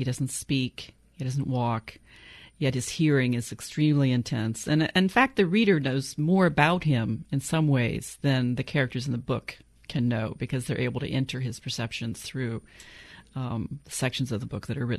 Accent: United States; Well, I think I'm an American writer.

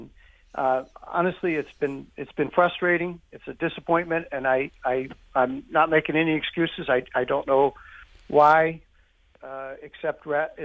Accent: Massachusetts, United States; And I'm from Massachusetts, and we're going to try to do the same thing at our Democratic State Party meeting.

